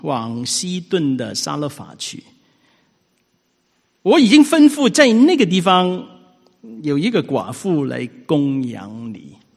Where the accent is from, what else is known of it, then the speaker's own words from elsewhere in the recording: Hong Kong; 那个时候很年轻，我们在香港长大。